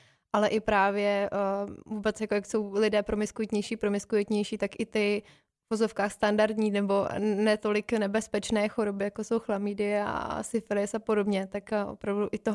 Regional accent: Most, Ústí nad Labem Region, Czechia

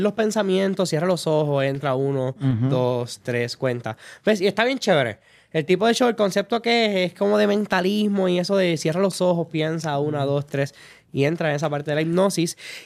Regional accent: Mayagüez, Puerto Rico; que los de San Juan vengan a mi pueblo en Mayagüez

